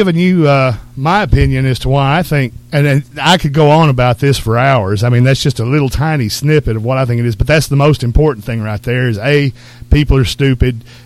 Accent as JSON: {"language": "English", "region": "Texas", "country": "United States", "said": "Now, of course, I consider Texans my people, but at this time I am an American."}